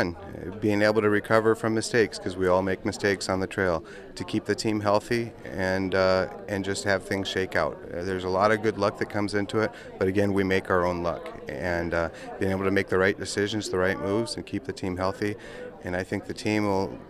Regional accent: Nome, Alaska, United States; And, of course, I growing up in Nome, he spent a lot of years up in Nome. I grew up knowing him from when I was 4 years old on.

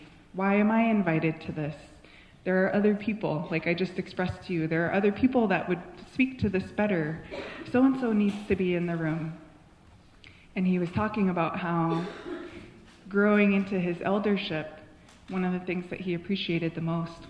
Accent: Unalakleet, Alaska, United States; I'm from Yunlaklit, Ungalaklik, … … after my great-grandma, my grandma's mom.

